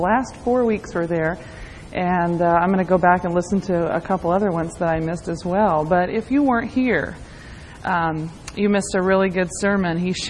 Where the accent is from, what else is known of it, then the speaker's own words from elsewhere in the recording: Madison, Tennessee, United States; I was born and raised in Madison, Tennessee, which is just north of Nashville.